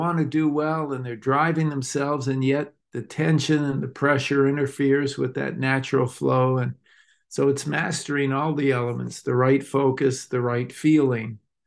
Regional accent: Canada; when I left Mississippi State, I moved back to Canada. I'm originally Canadian

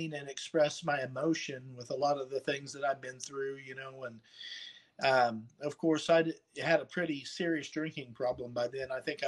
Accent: Crane, United States; And then, growing up in Crane, there weren't very many musicians, especially not rock musicians.

